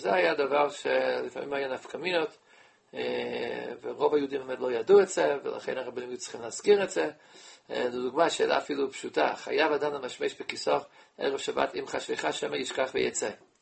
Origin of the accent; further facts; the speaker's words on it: United States; now in Israel; אני גדלתי במקום שלא היה שם עירוב, כמו כל העמים בארצות הברית